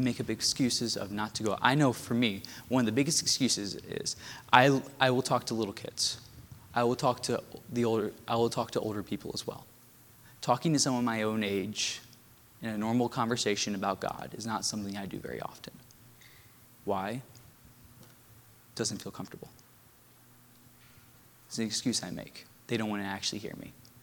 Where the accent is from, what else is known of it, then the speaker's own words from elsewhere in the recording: United States; I would stand out and be taken advantage of just because I'm an American.